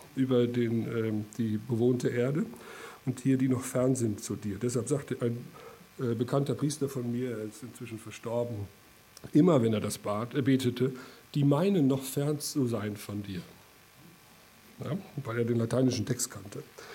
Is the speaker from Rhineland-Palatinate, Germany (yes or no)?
no; Lower Saxony, Germany; Ich kenne das aus meiner Heimat, vor allem der Heimat meiner Eltern in Südoldenburg